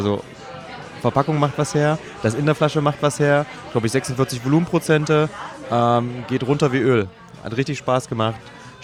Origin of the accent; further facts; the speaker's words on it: Thuringia, Germany; ich bin ja Thüringer, wir waren in Thüringen